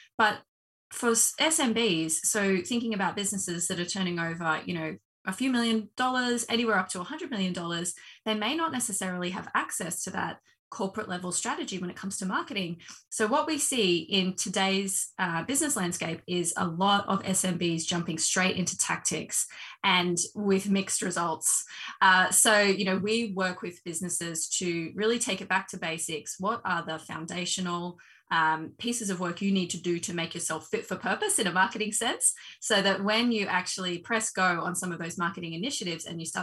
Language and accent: English; Australia; I'm Australian, born and bred here in Oz. I'm a mom of three.